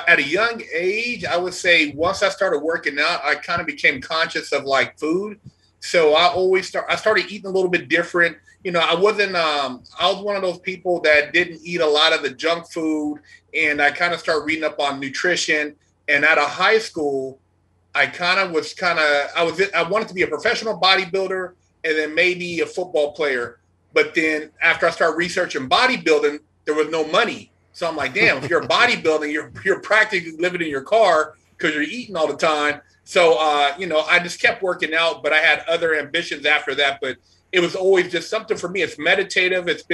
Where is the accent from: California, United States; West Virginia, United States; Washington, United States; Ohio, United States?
California, United States; Sacramento; I'm from Sacramento.